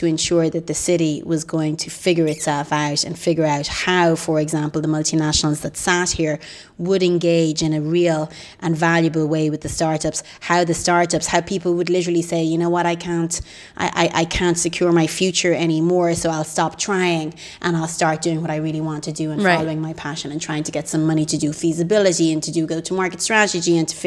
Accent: Ireland; We're Irish. We're not great at telling our story.

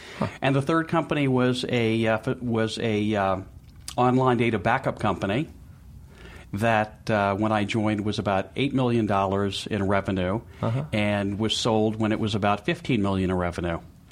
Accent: Memphis, Tennessee, United States; born there; also born or lived in Boston; I was born in Memphis, Tennessee, came to college in Boston

